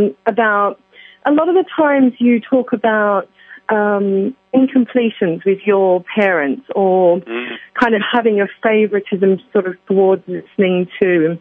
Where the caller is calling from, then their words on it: London, United Kingdom; I'm calling from London.